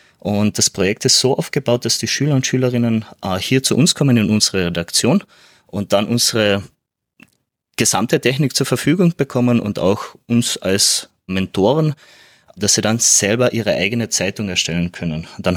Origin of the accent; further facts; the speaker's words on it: Klagenfurt, Carinthia, Austria; Ich bin in Klagenfurt aufgewachsen, beziehungsweise meine Mutter kommt aus Bleiburg, beziehungsweise Wiederndorf, das ist ein kleiner Ort in Bleiburg und mein Vater kommt eigentlich aus Italien, aus Triest